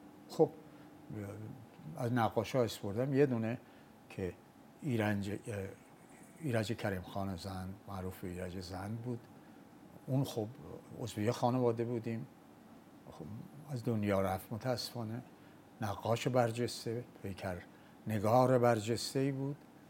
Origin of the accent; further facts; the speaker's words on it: Sari, Mazandaran, Iran; با توجه به اینکه من اون موقع مثلا دبیرستانی بودم، خب ساری بودم یا دانشجو بودم، تهران بودم. از ساری زیاد می اومدم تهران به خاطر خانواده پدریم